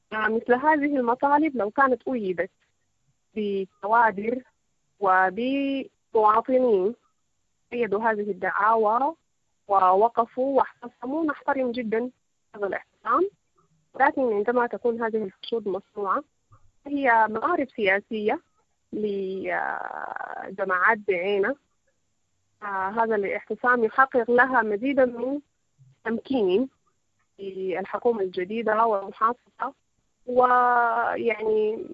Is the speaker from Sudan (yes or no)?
yes; Sudan; نحن كشعب سوداني